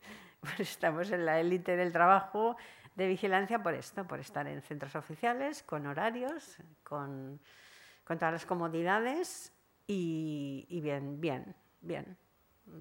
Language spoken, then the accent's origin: Spanish; Catalonia, Spain; soy catalana, he nacido aquí en la Rambla, de una familia trabajadora, luego clase media un poquito alta